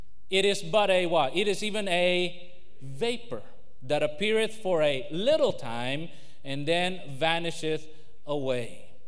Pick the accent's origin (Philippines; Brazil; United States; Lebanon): Philippines; I may tell you things we do as a Filipino